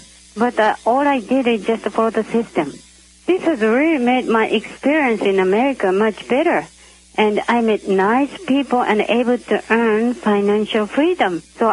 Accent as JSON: {"language": "English", "country": "Japan", "second_language": "English", "moved": "yes", "lives_now": "United States", "said": "I came here from Japan 5 years ago, and I didn't know many people."}